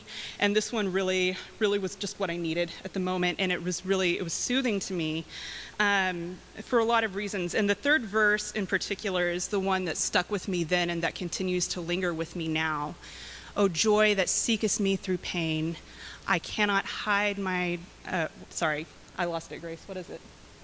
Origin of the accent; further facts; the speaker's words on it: Texas, United States; Now, I'm from West Texas, so you can imagine that that was a bit of a shock for me.